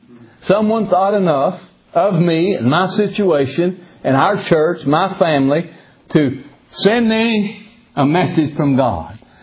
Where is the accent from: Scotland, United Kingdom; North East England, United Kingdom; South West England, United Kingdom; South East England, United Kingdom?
South West England, United Kingdom; Where I grew up out in the West Country, I grew up in farm country. Agriculture was the main, like around where I live now, the coal business, coal field, coal miners. That's the heartbeat of the economy. Where I grew up, it was farming, dairy